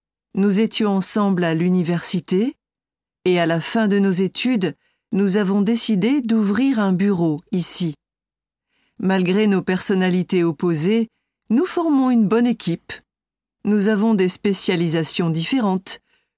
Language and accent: French; Belgium; now in Luxembourg; Je suis venue habiter ici il y a une dizaine d'années. Mais je suis née en Belgique et j'y ai passé toute mon enfance. Chez moi, on parlait français et allemand, car ma mère est allemande.